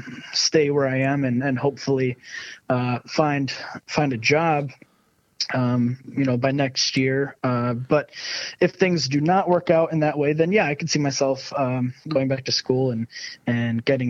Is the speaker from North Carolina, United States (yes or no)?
no; Syracuse, New York, United States; I was, you know, born and raised in Syracuse, New York, which is about an hour and a half from Watkins Glen.